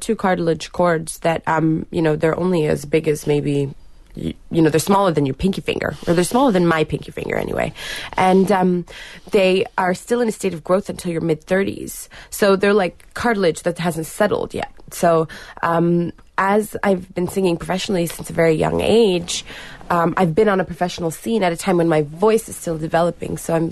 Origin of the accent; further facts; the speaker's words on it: Los Angeles, California, United States; I did do other things as a teenager growing up in Los Angeles.